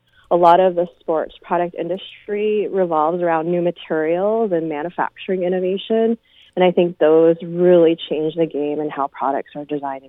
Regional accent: New York, United States; So I grew up in New York State out on the East Coast.

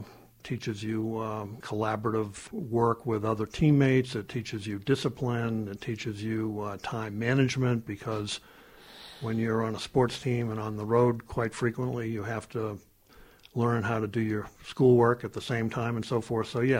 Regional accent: Massachusetts, United States; Well, I grew up in the North Shore of Massachusetts. Had a very good childhood. Went to the local public school until my last 2 years when my mom and dad sent me off to boarding school in Western Massachusetts.

